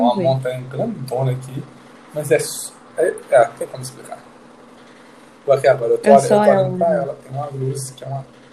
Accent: Governador Valadares, Minas Gerais, Brazil; now in Deerfield Beach, United States; O que eu conheço de Valadares é só o meu bairro, o bairro onde eu cresci

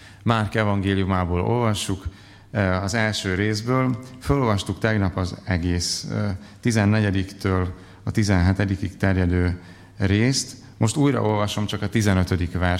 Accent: Southern Slovakia, Slovakia; akkor Felvidékről származom, most is Felvidéken élünk

